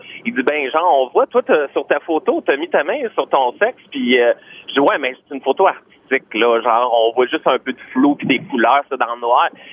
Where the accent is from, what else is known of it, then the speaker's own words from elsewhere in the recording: Lavaltrie, Quebec, Canada; Il faut pas dire que je viens de la Valtry, le monde va me reconnaître.